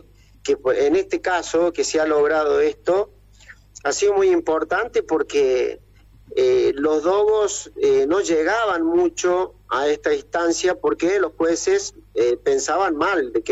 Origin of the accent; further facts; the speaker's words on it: San Luis, Argentina; ser puntano para mí es lo más grande. Siempre digo que si vuelvo a nacer me gustaría ser quien soy, ser puntano. Mi tierra la amo con todo mi corazón y siempre he querido lo mejor. Y acá estamos por San Luis